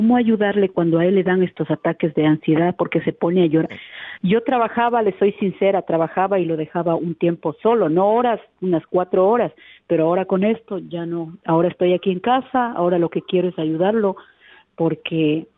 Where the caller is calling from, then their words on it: Chicago, Illinois, United States; de Chicago.